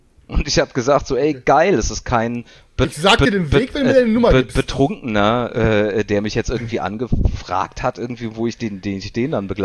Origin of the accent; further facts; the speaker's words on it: Germany; als Deutscher bist du ja in Frankreich nicht unbedingt so gerne gesehen.